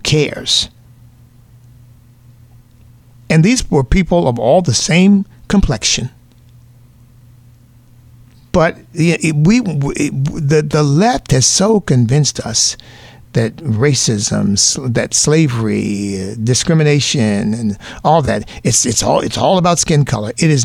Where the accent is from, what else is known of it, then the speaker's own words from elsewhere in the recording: United States; because I'm an American, of course, in part because I've made up my mind at a fairly young age that I was going to take advantage of the opportunities this country provided for me